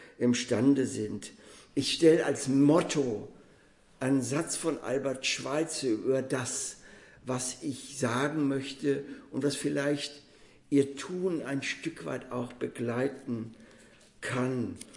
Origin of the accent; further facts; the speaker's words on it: Hamburg, Germany; born there; ich bin 1939 in Hamburg geboren, auch also an einem der Brennpunkte